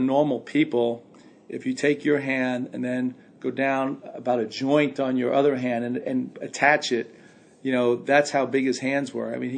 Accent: Brooklyn, New York, United States; And I'm from Brooklyn. I'm like, what the hell is cashmere?

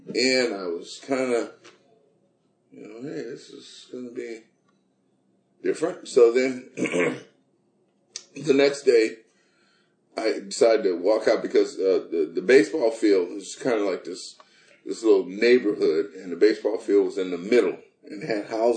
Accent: Los Angeles, California, United States; Now, I grew up in South Central L.A. My school was, I went to a black high school.

